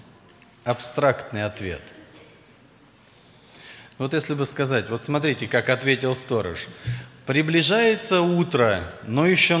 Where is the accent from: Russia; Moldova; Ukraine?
Russia; Ryazan, Ryazan Oblast; Я из Рязани … Церковь доверила пресвитерское служение. Мне 40 лет, у меня 9 детей.